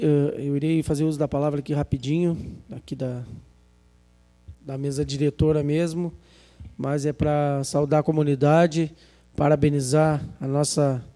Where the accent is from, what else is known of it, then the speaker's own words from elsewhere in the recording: São José do Norte, Rio Grande do Sul, Brazil; me orgulho muito de ser nortense, tenho amor à minha terra